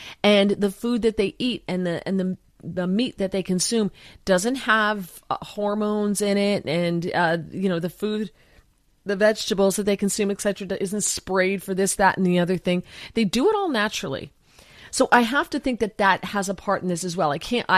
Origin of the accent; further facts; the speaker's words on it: New Jersey, United States; I'm born and raised in New Jersey. I drank well water in New Jersey out of a hose.